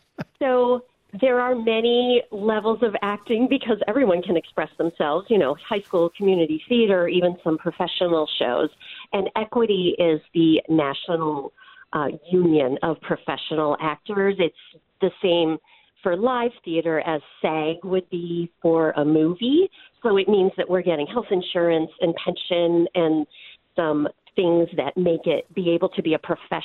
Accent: Minnesota, United States; so Joe and I both have roots in the Midwest. I'll admit I'm more from Minnesota, but I love Wisconsin.

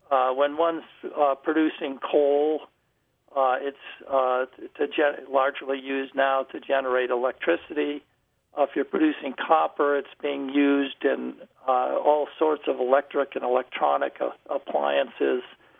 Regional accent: Wisconsin, United States; now in Montana, United States; I'm I'm from Montana. I grew up in Wisconsin, but I've been in Montana for 45 years, a mining state, long history in mining.

